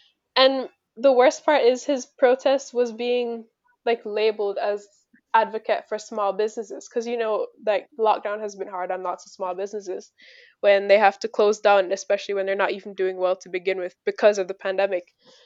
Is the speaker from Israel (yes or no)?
no; Jamaica; Oh, sorry. I'm from Jamaica.